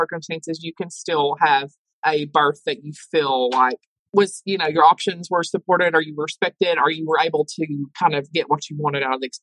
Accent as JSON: {"language": "English", "region": "Tennessee", "country": "United States", "tie": "born or raised there", "said": "Born and raised here. … I are from the same hometown, actually."}